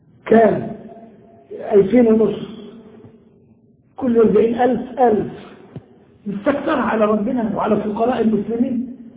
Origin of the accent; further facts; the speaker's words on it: Egypt; سميهم بلطجية عندنا في مصر وشبيحة في الشام